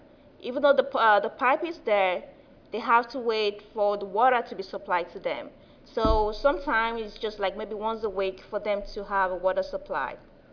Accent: Nigeria; I'm from Nigeria

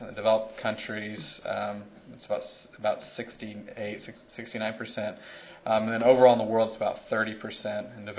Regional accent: Texas, United States; I'm originally from Texas, and we did this work.

